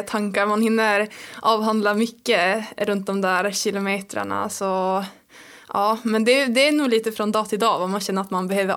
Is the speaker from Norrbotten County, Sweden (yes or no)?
yes; Kalix, Norrbotten County, Sweden; Så det är jättestort för mig att få tävla hemma i Norrbotten.